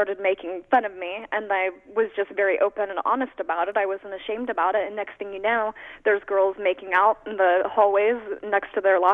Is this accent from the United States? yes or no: yes; Woodburn, Indiana, United States; I grew up outside of Fort Wayne, Indiana, in a town called Woodburn. It's actually the smallest city in Indiana, and not even a stoplight or anything.